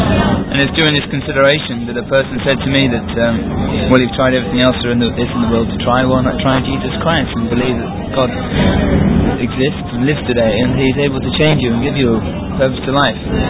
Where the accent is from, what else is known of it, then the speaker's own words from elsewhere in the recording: Bognor Regis, South East England, United Kingdom; I come from England, a little seaside resort place called Bognor Regis. And I've been at sea 9 years altogether